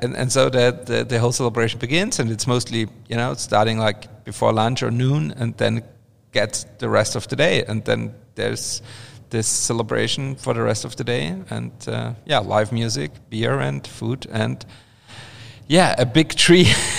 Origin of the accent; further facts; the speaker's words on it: Austria; English is a second language; Like in my hometown in Austria, it was mostly the firefighters.